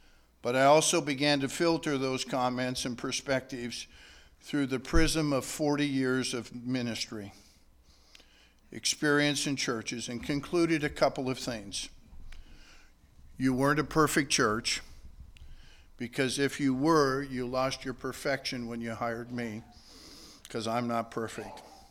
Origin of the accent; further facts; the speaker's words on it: Gainesville, Florida, United States; moved away as an adult; now in Garden City, United States; We came from Gainesville, Florida to Garden City 13 years ago